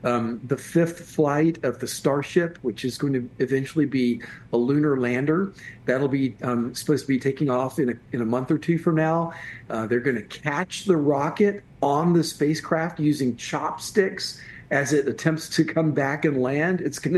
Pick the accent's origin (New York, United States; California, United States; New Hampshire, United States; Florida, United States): Florida, United States; I grew up on the Space Coast in Florida.